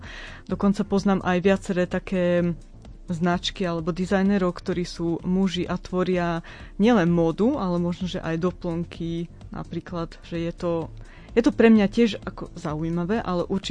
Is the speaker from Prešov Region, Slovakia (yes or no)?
no; Rožňava, Košice Region, Slovakia; ja pochádzam z Rožňavy a vyrastala som, keď som bola malé dieťa, na dedine, kde sme mali veľa moruši stromov.